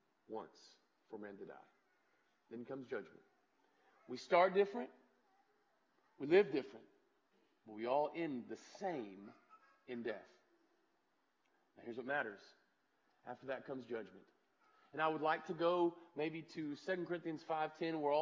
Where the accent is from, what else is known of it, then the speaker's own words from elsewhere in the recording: Missouri, United States; born there; I was born in Missouri.